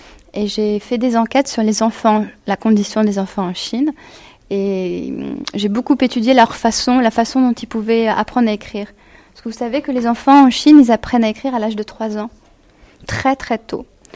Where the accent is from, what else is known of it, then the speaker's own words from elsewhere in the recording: France; Je suis française, mais j'aimais pas ma langue et j'avais beaucoup de difficultés.